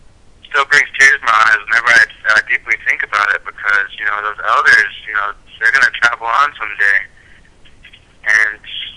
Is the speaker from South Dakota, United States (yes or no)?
yes; Rosebud Indian Reservation, South Dakota, United States; I realized I'm from Rosebud Indian Reservation. I'm Sichanku